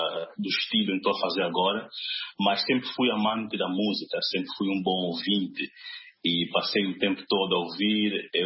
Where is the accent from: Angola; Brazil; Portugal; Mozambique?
Angola; moved away as an adult; now in Namibia; Bem, eu estou na Namíbia já há 10 anos, sou angolano, mas fui para a Namíbia e fui para estudar